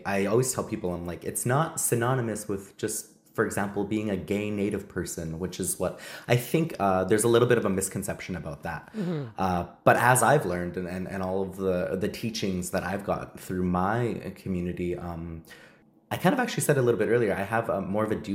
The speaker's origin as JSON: {"language": "English", "region": "Alberta", "country": "Canada", "said": "I'm Nakota Sioux. I'm Ithkabi Nakota from Treaty 6 territory, from the Alexis Nakota Sioux Nation."}